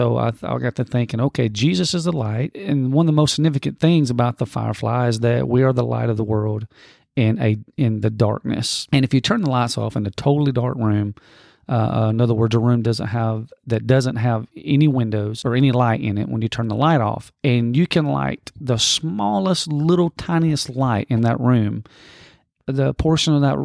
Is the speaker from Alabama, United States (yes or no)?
yes; Alabama, United States; I'm from Alabama here in the South, and we have tons of fireflies in during the summer.